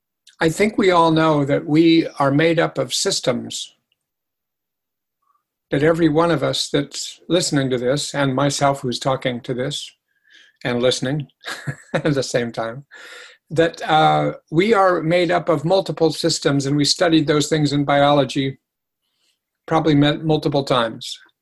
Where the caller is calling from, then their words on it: Massachusetts, United States; I'm talking from Massachusetts at 6 o'clock Eastern Time.